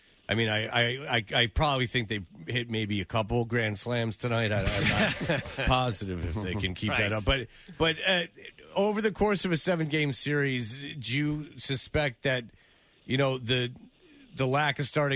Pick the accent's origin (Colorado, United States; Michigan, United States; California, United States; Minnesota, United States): Michigan, United States; Farmington Hills; Oh, all right. I'm from Farmington Hills. How do you like that?